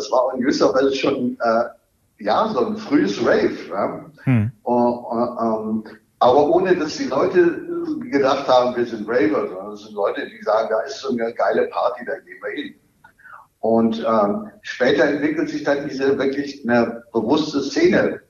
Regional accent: Münster, North Rhine-Westphalia, Germany; also born or lived in Berlin; Also ich bin ja 82 in Berlin zur Schule gegangen schon. Dann bin ich nochmal in meine Heimatstadt Münster zurück zum Abitur machen.

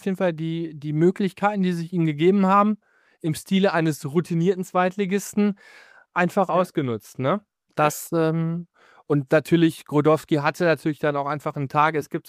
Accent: North Rhine-Westphalia, Germany; ich komme ja aus der Nähe von Ostwestfalen

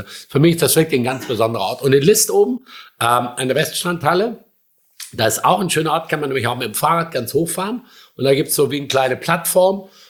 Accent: Baden-Württemberg, Germany; Ich komme aus dem Schwarzwald.

